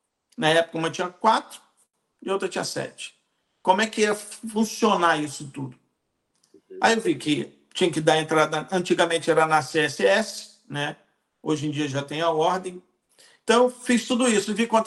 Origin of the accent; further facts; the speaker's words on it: Rio de Janeiro, Brazil; now in Portugal; Lá na minha região, em Rio das Ostras e Macaé, era a região do petróleo.